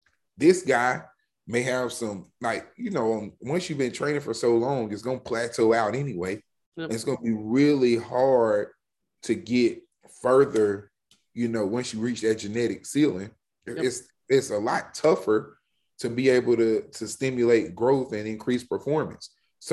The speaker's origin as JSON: {"language": "English", "region": "the South", "country": "United States", "said": "And hell, I'm from the South. I love fried chicken."}